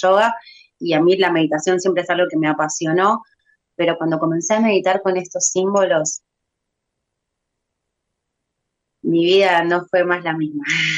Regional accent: Bariloche, Río Negro, Argentina; somos de Bariloche, pero estuvimos en ese momento en Buenos Aires.

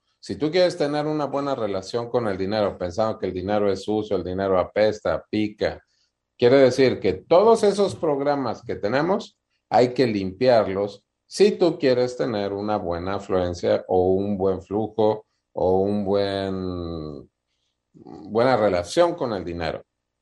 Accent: Mexico; los mexicanos, yo que soy mexicano, por eso hablo de mí

